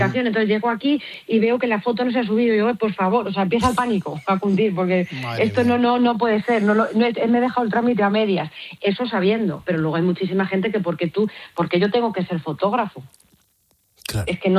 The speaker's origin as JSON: {"language": "Spanish", "region": "Castilla-La Mancha", "country": "Spain", "said": "yo soy toledana, la provincia de Toledo, pues bueno, hay pueblos pequeñitos"}